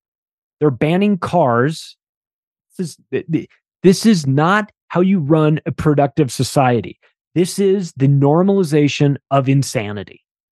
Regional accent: California, United States; How many schools are there in California? I grew up in California.

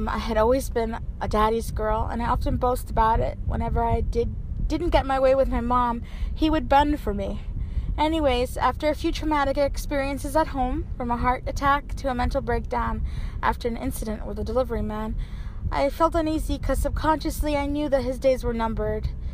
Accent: New York, United States; Hi, Tony and Jenny. … I'm from New York.

